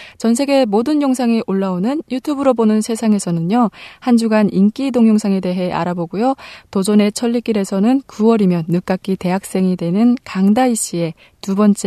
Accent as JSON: {"language": "Korean", "town": "Musan", "region": "North Hamgyong", "country": "North Korea", "lives_now": "South Korea", "said": "저는 똑소리 나는 무산 여자"}